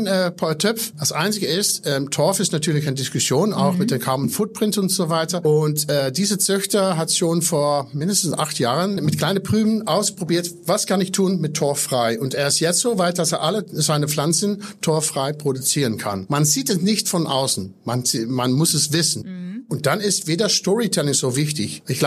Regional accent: Netherlands; German is a second language; Ich sage immer, ich bin Holländer. Wir fahren Fahrrad.

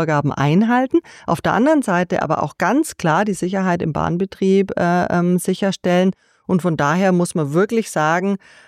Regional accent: Nuremberg, Bavaria, Germany; In Nürnberg, das ist ja meine Heimatstadt

